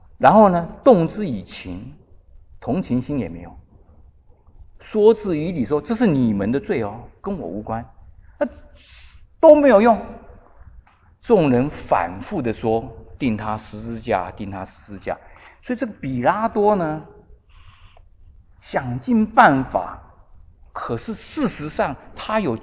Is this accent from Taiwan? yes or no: no; China; 我们中国人很少人牧师有改名叫徐耶稣